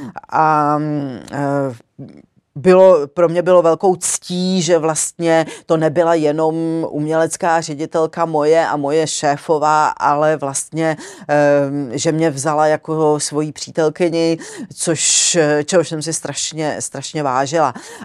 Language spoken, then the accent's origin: Czech; Zlín, Zlín Region, Czechia; born there; Já jsem se narodila ve Zlíně, tehdy se ještě to jmenovalo Gottwaldov